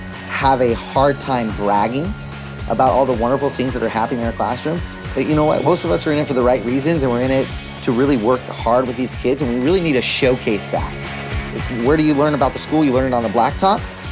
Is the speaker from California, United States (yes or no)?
yes; San Diego, California, United States; So, kind of going way back, I grew up in San Diego. I'm the second oldest of eight kids.